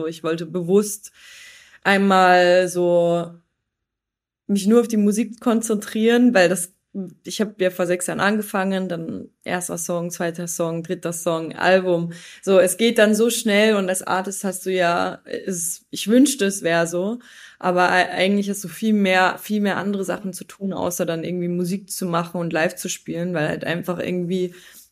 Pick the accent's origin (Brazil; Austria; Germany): Austria; ich bin ja eigentlich aus Österreich